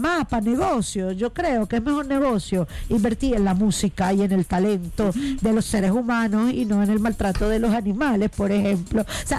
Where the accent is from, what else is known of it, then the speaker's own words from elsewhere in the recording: Táchira, Venezuela; porque yo soy de Táchira.